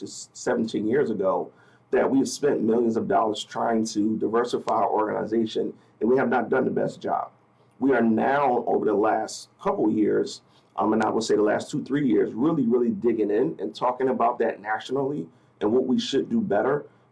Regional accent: Philadelphia, Pennsylvania, United States; the fact that I was from Philadelphia was a plus, and I was familiar with those communities where we had schools at.

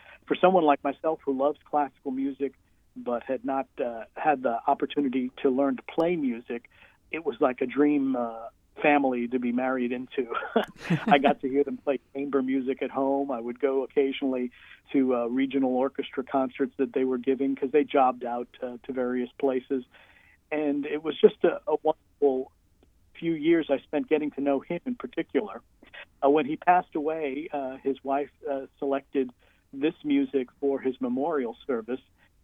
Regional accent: New York City, New York, United States; Growing up in New York City, but of Cuban immigrant parents, I heard a lot of the music of their lifetime.

